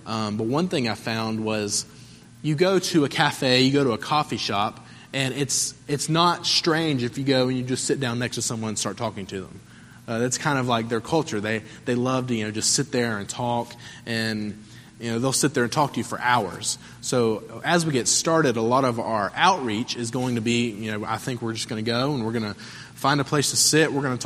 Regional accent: North Carolina, United States; I grew up in North Carolina in the Bible Belt, churches on every street corner.

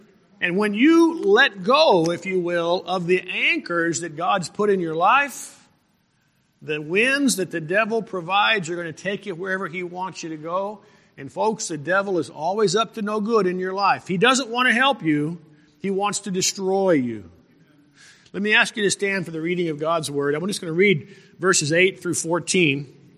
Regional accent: New Mexico, United States; I was born in 1957. I'll be 61 next month. And when I was growing up in New Mexico as a little boy, I lived out in the country.

